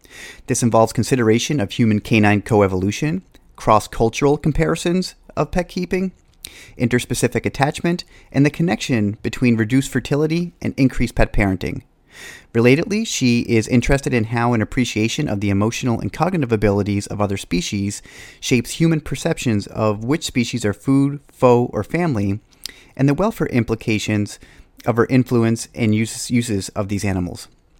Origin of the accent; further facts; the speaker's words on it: Nova Scotia, Canada; now in New York City, United States; While I live in New York City now, growing up in Nova Scotia, I can rarely remember people walking their dogs on leash